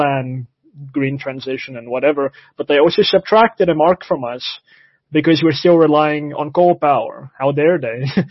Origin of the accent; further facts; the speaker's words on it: South Africa; I'm maybe a little bit proud of being a South African who has an incompetent state